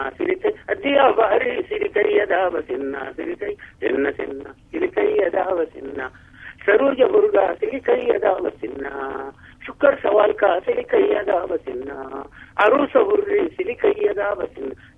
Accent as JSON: {"language": "Arabic", "town": "El Fasher", "region": "Darfur", "country": "Sudan", "said": "أنا ظهرت من الفاشل أمشي أقول أنا من شندي أنا واسر نفسي من شندي لكن أنا ظهرت من الفاشل قلت لهم أنا من دارفور ومن الفاشل"}